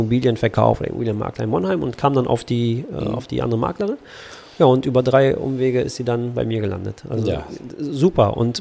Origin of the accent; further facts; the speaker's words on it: Poland; Verschiedene Regionen, verschiedene Dialekte. Und es gibt in Polen auch so zwei Regionen, ja, ich will nicht sagen, die verstehen sich nicht, weil das ist Quatsch.